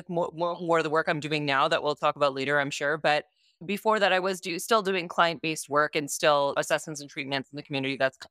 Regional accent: Canada; born there; Yeah, I was born in Canada.

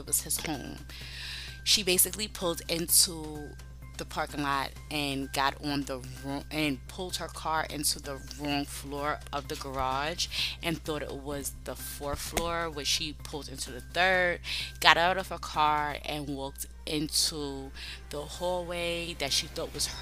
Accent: Brooklyn, New York, United States; Because I know that I'm from Brooklyn. And I know that if I was to get off the train in East New York or the Sty

